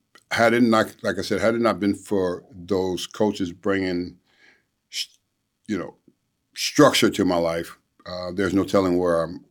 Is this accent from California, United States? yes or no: yes; Los Angeles, California, United States; You know, I grew up in South Central LA, and I grew up in the hood.